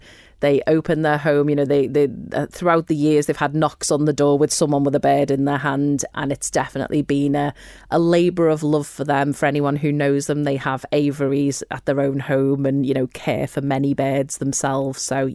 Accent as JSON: {"language": "English", "town": "Liverpool", "region": "North West England", "country": "United Kingdom", "said": "As some may guess from my accent, I'm actually from Liverpool."}